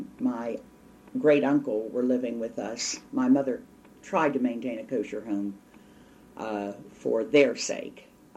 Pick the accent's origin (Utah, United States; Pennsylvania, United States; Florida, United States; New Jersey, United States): Pennsylvania, United States; Pittsburgh; I was raised on Dawson Street in a lovely large home across from Holmes School, which no longer exists. It's now Holmes Place, a building development. And then I went to Schenley High School and the University of Pittsburgh